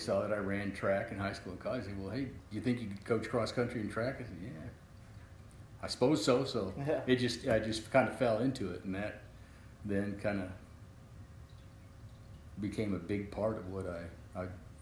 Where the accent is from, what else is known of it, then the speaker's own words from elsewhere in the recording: Rogue River, Oregon, United States; I grew up in Rogue River, Oregon.